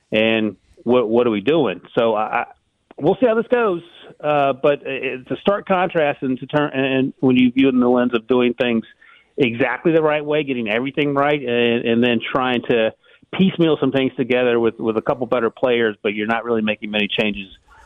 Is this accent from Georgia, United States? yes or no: no; North Carolina, United States; now in New York, United States; I grew up in North Carolina.